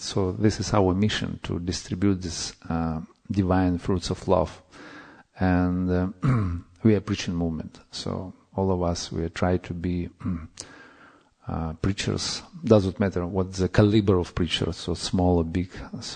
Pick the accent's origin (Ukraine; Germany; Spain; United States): Ukraine; English is a second language; I'm from Ukraine. And I spent last 3.5 years by traveling, and most of the time living in India, in Vrindavan.